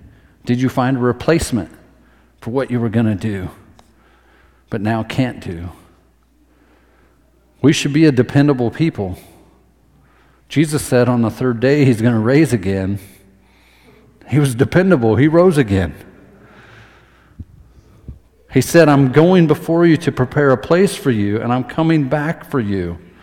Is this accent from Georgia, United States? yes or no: no; Idaho, United States; I'm from North Idaho.